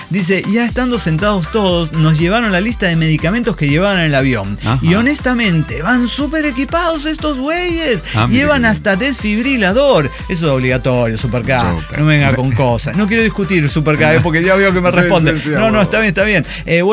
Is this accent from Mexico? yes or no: yes; Mexico; Porque, pues que soy mexicano.